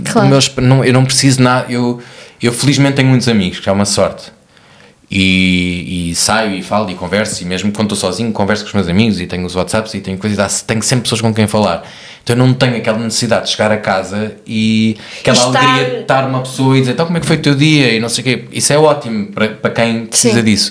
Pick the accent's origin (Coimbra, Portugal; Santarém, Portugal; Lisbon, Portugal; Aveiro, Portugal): Lisbon, Portugal; eu nasci em Lisboa, cresci em Lisboa e eu gosto muito de morar, eu gosto muito da minha cidade